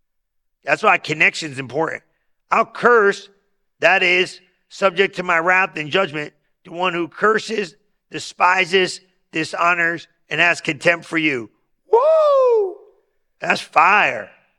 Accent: Lodi, California, United States; Somebody's like, where are you from? I'm from Lodi.

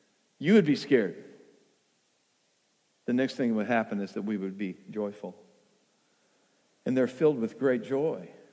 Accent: United States; We from the United States aren't super familiar with what coronations are.

